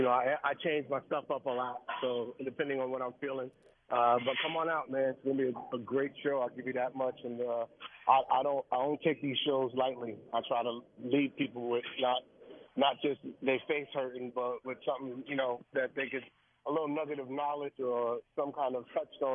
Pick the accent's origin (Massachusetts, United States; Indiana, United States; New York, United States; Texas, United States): New York, United States; But, you know, she's from New Jersey. I'm a New Yorker.